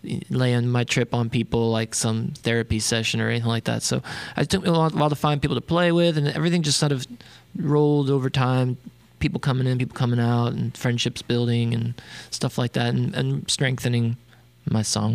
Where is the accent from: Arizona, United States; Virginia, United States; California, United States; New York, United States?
Virginia, United States; also born or lived in North Carolina; Actually, I grew up in Virginia and went to university in North Carolina.